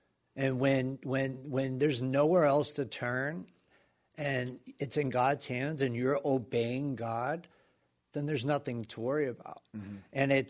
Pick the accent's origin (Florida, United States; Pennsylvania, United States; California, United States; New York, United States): Florida, United States; Pensacola; Pensacola, Florida.